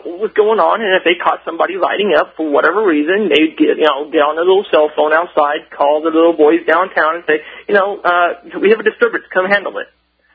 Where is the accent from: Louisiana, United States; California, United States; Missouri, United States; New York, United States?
California, United States; I come from California originally, and I come from a blended family